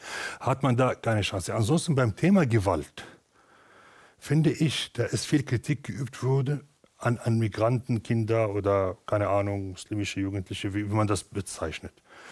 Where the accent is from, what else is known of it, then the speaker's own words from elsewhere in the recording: Damascus, Damascus Governorate, Syria; Wie ich aufgewachsen bin in Damaskus